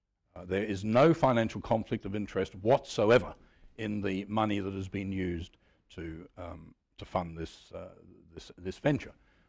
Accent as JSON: {"language": "English", "country": "Australia", "said": "Forgive me, I come from Australia, so I always get things upside down."}